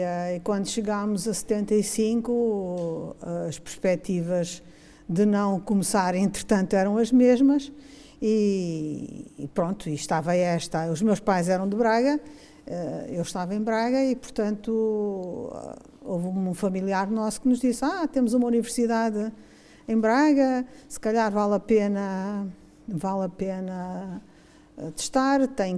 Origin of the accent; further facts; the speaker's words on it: Mozambique; now in Portugal; Eu tinha regressado da África, eu sou de Moçambique, nasci em Moçambique. No primeiro ano eu regressei em 1974